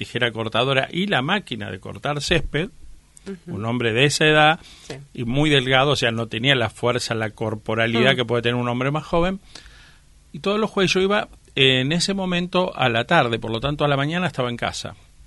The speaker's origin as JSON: {"language": "Spanish", "town": "Villa Ballester", "region": "Buenos Aires Province", "country": "Argentina", "tie": "born or raised there", "said": "Yo vivía en Villa Ballester, nací en el Gran Buenos Aires, y por lo tanto iba a un colegio en mi barrio. Era un barrio humilde, y de antiguamente de quintas, gran parte colonizado antiguamente por familias alemanas y después por una gran inmigración italiana"}